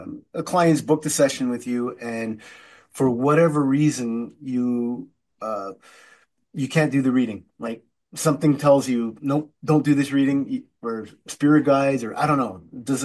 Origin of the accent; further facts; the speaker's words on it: Canada; now in United States; I'm Ukrainian also, born and raised in Canada. I'm mixed up. I'm a French Canadian speaking Canadian Ukrainian living in the States.